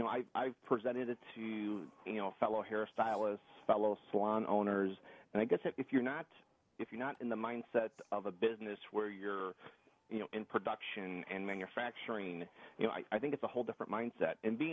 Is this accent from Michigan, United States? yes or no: no; Chicago, Illinois, United States; we had a big hair show in Chicago. I'm from Chicago, and I met a lot of great contacts